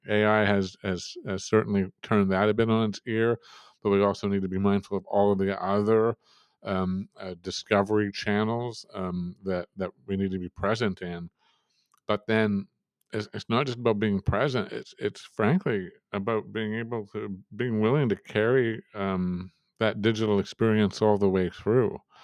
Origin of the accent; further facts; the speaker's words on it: Canada; Look, we're Canadian, so we're going to bring a bit of a skewed perspective to this.